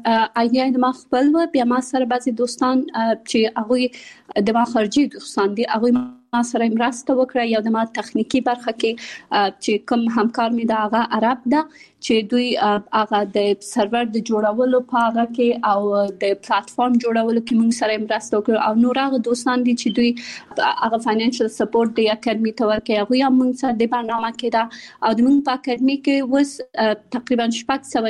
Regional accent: Kabul, Afghanistan; also born or lived in Pakistan; د ملیحه اکاډمي بنسټ ایښودونکې یم. زه په کابل کې زیږیدلی یم

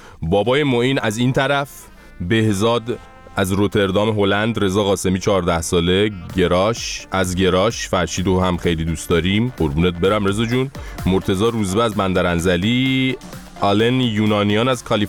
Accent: Iran; من ایرانیم،

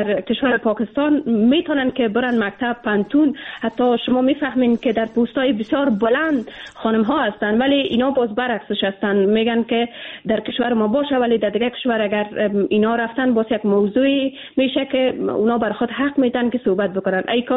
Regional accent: Afghanistan; ما به عنوان یک افغان واقعا

